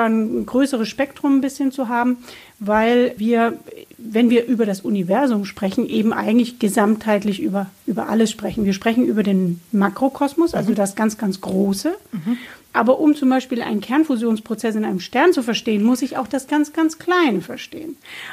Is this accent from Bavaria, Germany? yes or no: yes; Bamberg, Bavaria, Germany; born there; ich bin geboren in Bamberg